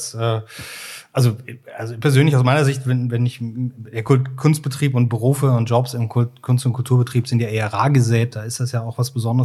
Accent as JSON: {"language": "German", "town": "Cologne", "region": "North Rhine-Westphalia", "country": "Germany", "tie": "born there", "said": "Ich komme ja auch aus dem Rheinland. Ich bin ja gebürtiger Kölner. Das hört man mir nicht so an wie Ihnen, den Rheinländern tatsächlich."}